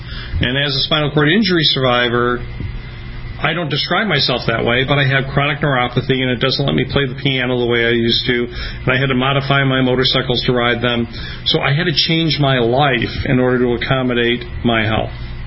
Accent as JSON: {"language": "English", "town": "Detroit", "region": "Michigan", "country": "United States", "said": "I'll use cars because I'm from Detroit."}